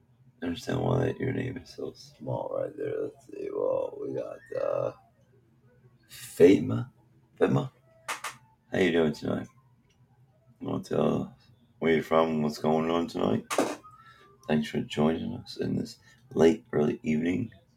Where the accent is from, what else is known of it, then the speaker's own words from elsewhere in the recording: Nashville, Tennessee, United States; United States. Nashville, Tennessee.